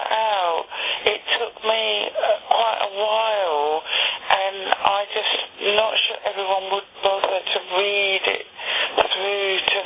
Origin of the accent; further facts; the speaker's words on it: London, United Kingdom; also born or lived in Isle of Wight; And then I was on the Isle of Wight for a few years, and that really slowed my accent down. But I'm a Londoner, like Teresa